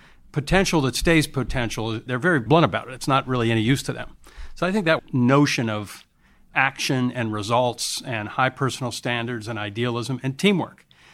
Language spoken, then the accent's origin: English; United States; First of all, very lucky and fortunate and grateful about being an American.